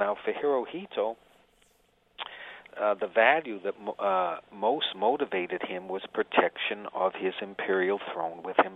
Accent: United States; Now, I say this as an American keenly aware that we haven't come to terms with the Vietnam War

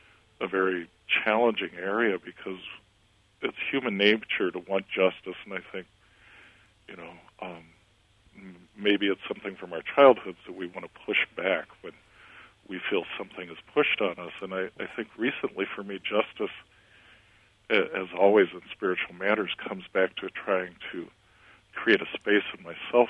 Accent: United States; I, as an American, have struggled with.

